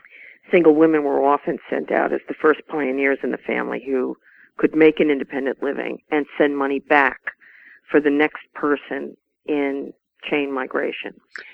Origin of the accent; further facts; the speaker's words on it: New York, United States; I just made a completely practical decision, which is that I'm from New York. I have lots of friends and couches that I could use in New York to get the research done